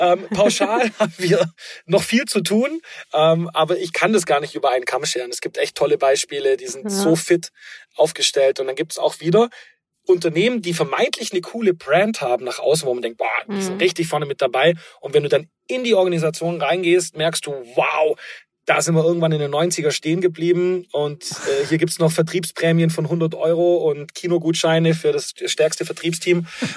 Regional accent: Baden-Württemberg, Germany; ich bin gebürtiger Oberschwabe

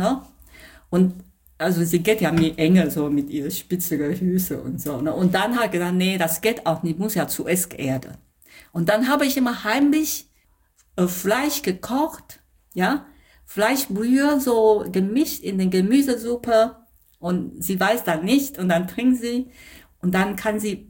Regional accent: Taiwan; German is a second language; Also ich komme ursprünglich aus Taiwan

